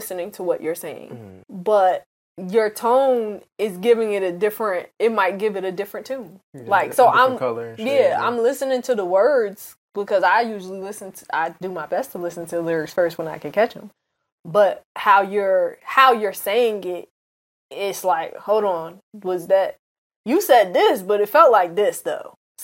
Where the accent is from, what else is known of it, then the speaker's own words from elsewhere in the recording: New Jersey, United States; And, I mean, we're originally from Jersey, so, like...